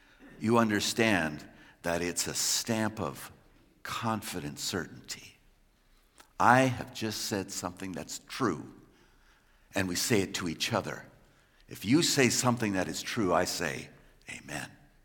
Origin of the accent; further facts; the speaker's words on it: East Coast, United States; I grew up on the East Coast in a pocket of German immigrants, not dissimilar to this community, actually.